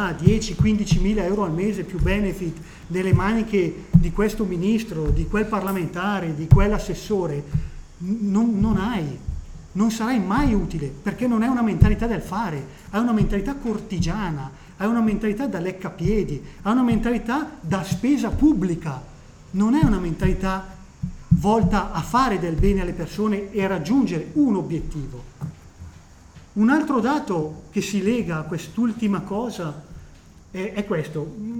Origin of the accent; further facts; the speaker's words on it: Lombardy, Italy; come si dice dalle mie parti in bergamasca, sbassa sol crapù